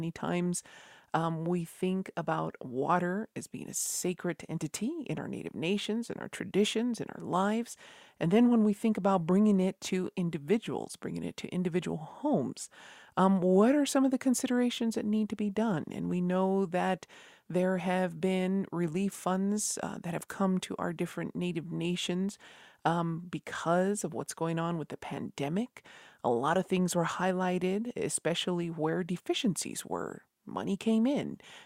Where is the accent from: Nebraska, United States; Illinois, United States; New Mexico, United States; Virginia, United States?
New Mexico, United States; from Mesota Pueblo